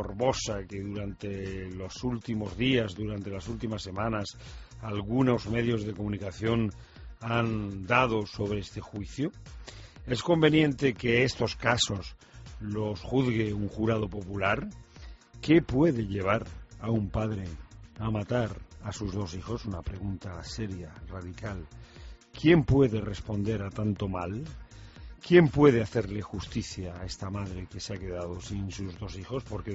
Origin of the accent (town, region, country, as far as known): Spain